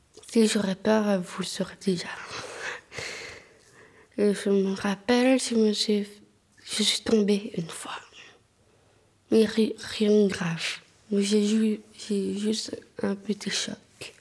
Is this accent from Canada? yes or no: no; Ibiza, Balearic Islands, Spain; French is a second language; Je suis espagnole. Je viens de l'Espagne, de Ibiza.